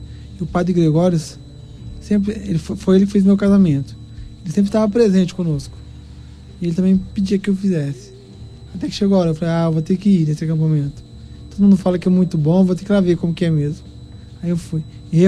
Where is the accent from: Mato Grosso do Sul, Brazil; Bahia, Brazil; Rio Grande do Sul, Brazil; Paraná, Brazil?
Mato Grosso do Sul, Brazil; Naviraí; Eu vim de Naviraí já namorando.